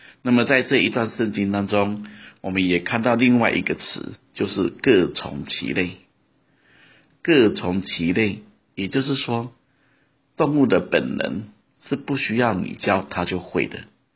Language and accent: Chinese; China; 就好像我们中国人常常说的，要他杀却无心灵